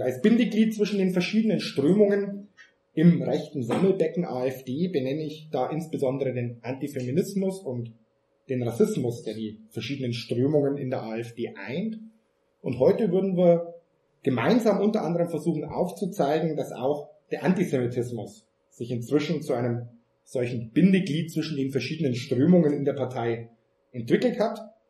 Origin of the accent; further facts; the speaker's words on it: Regensburg, Bavaria, Germany; Ich komme ebenfalls aus Regensburg.